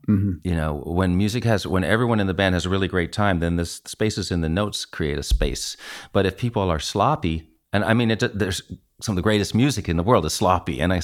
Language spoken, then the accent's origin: English; New York City, New York, United States; since I'm from New York City, I'm not a Southern guy who grew up in the bluegrass heartland.